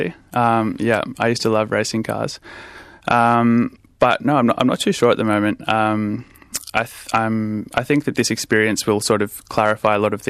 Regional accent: Melbourne, Victoria, Australia; I grew up in Box Hill, which, as you might know, is a really multicultural area of Melbourne. So even from a really young age, I was surrounded by, like, I had friends from China and India.

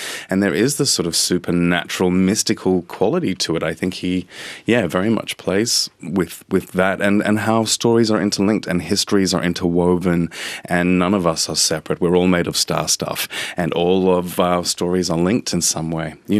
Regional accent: Johannesburg, Gauteng, South Africa; Well, I grew up in South Africa in Johannesburg, and this was during the height of apartheid, so we had a lot of sanctions against us.

